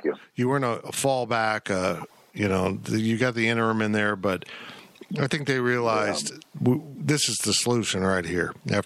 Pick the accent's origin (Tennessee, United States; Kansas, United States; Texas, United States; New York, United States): Kansas, United States; We growing up in Kansas, you played sports.